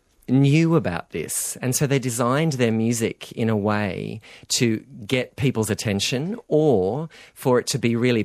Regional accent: New South Wales, Australia; So when I was a teenager growing up on the Central Coast, there was no internet.

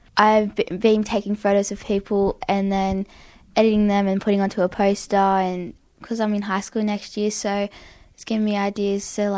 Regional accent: Young, New South Wales, Australia; I'm 12 and I'm from Young.

